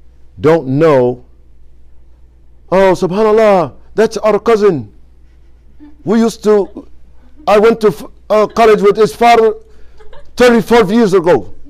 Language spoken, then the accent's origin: English; Fez, Fès-Meknès, Morocco; now in United States; not like back in Fez. You don't tell your parents, you growing up in Fez, this is what I'm going